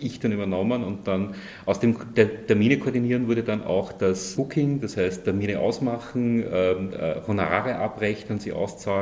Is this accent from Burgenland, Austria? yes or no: no; Graz, Styria, Austria; Also ja, ich habe die Steiermark ja nie aufgegeben, bin Steirer und bin in Graz aufgewachsen.